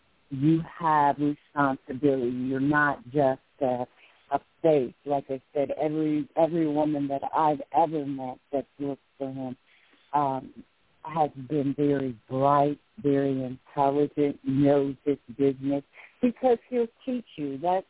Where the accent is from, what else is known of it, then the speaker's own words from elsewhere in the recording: Chicago, Illinois, United States; now in Las Vegas, United States; And after moving to Las Vegas and being able to see it live, I'm from Chicago